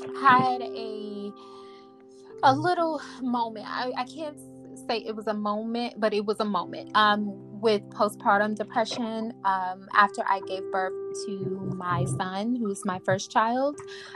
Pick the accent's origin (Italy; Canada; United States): United States; Cleveland, Ohio; now in New York City, United States; So I'm actually originally from Cleveland, Ohio, but I currently reside in New York City. I've been here for almost 10 years.